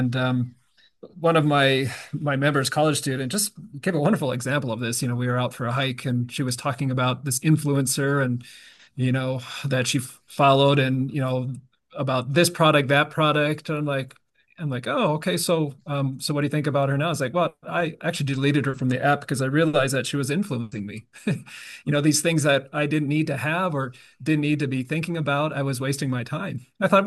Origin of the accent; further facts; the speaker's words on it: Japan; I just thought of growing up in Japan, we had a typhoon come through